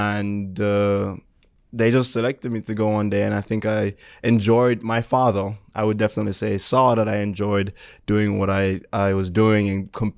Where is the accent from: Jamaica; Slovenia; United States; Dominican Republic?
Jamaica; So I'm about an hour away from the capital. So I actually went to school in the capital, Wilma's Boys School.